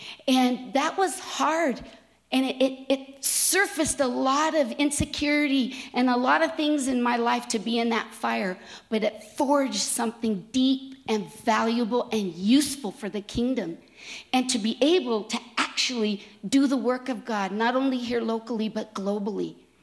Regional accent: United States; It's my right. I'm an American.

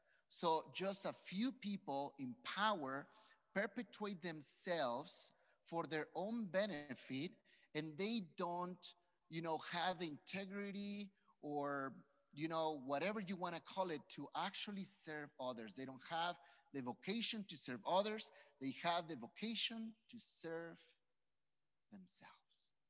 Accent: Mexico; As you guys know, I am from Mexico.

